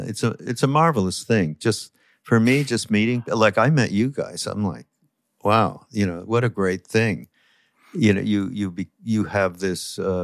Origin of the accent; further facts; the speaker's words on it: Canada; Being that I'm from Canada